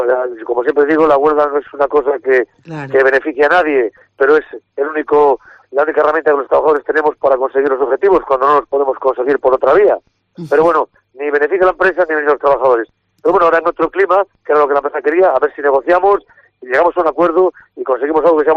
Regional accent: Castile and León, Spain; la mayoría somos de aquí del Bierzo, todos.

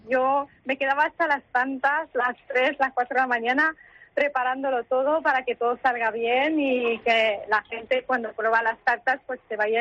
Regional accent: Morocco; como yo soy de Marruecos, hemos puesto una tetera con dos vasitos típicos de ahí y el desayuno marroquí

